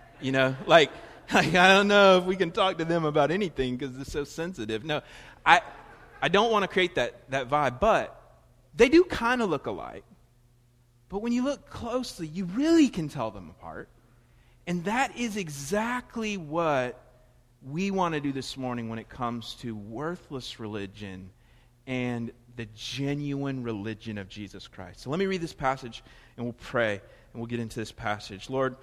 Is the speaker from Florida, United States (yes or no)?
yes; Florida, United States; now in Raleigh, United States; and I'm from Florida, and my family's from South and Central Florida, so I'm not as Southern, even though I may sound it.